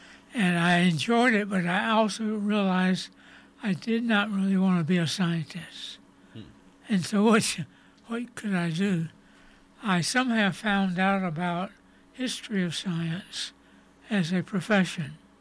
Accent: Durham, North Carolina, United States; I'm from North Carolina. My father was a professor at Duke University. So I grew up in Durham, and I went to Duke as an undergraduate.

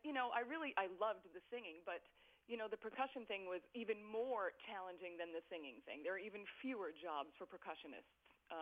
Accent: Rhode Island, United States; I come from Rhode Island.

